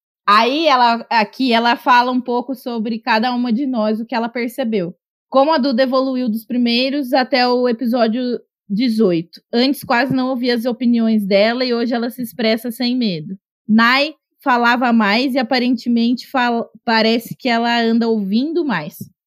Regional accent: São José dos Campos, São Paulo, Brazil; sou de São José dos Campos, do interior de São Paulo.

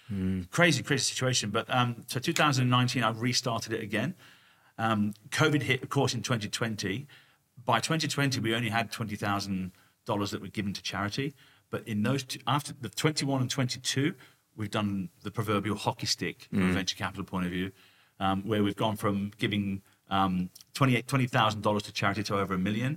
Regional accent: Nottingham, East Midlands, United Kingdom; I'm being from Nottingham, of course, the land of Robin Hood

